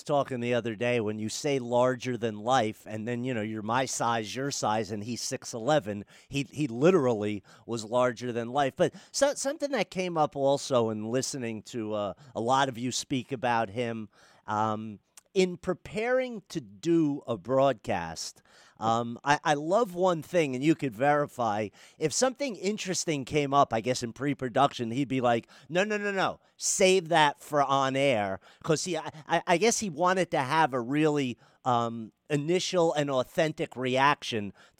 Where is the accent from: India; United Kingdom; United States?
United States; Eugene, Oregon; he found out I was from Eugene and into sports